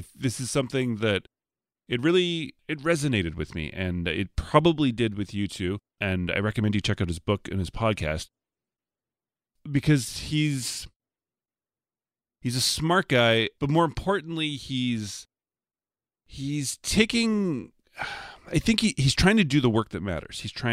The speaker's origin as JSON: {"language": "English", "country": "Canada", "said": "I'm Canadian"}